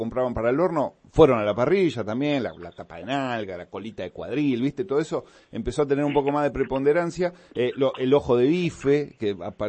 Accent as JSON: {"language": "Spanish", "country": "Argentina", "said": "todos, como argentinos, pensábamos que iba a ser superador."}